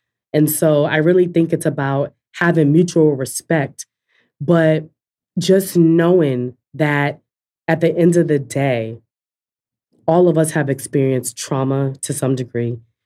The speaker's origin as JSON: {"language": "English", "town": "Boston", "region": "Massachusetts", "country": "United States", "tie": "born or raised there", "said": "I was born and raised in Boston, and I was born in the inner city of Boston and raised in the inner city of Boston."}